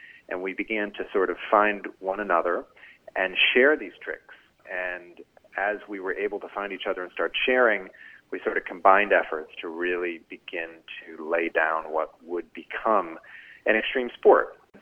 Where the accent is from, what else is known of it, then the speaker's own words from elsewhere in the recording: York, Pennsylvania, United States; the thing that defined my childhood growing up there was the pogo stick that I received around 1999 as a Christmas toy